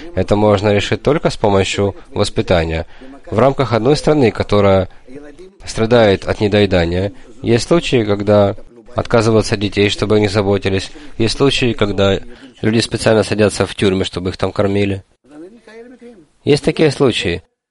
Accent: Russia; moved away; Я вырос в России.

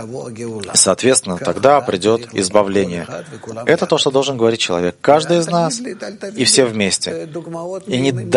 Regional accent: Russia; Я сам родом из России.

